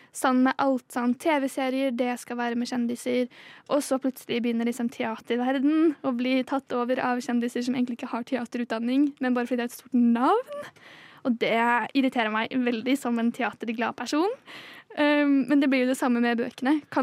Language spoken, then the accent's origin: Norwegian; Sarpsborg, Østfold, Norway; moved away as an adult; now in Oslo, Norway; Da jeg flyttet hjemmefra for nesten 2 år siden, da jeg flyttet fra Sarpsborg til Oslo for å studere